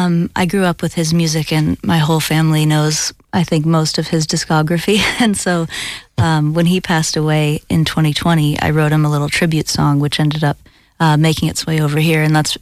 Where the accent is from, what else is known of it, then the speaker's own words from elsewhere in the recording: United States; over the last decade or so, being an American, I think I've... become suddenly very interested in politics.